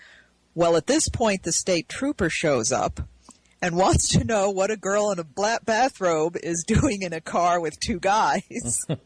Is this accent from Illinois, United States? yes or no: no; New York, United States; Well, I grew up in the Hudson Valley, and just about everyone I know had sightings.